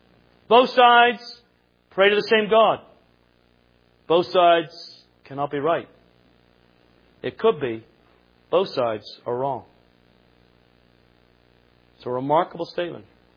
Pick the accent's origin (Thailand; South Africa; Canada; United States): Canada; I'm a Canadian.